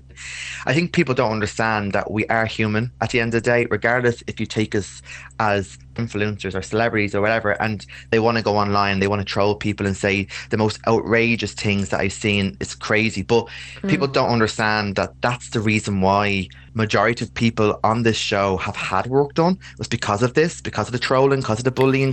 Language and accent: English; Dublin, Leinster, Ireland; I'm very easygoing. I'm from Ballyfermot.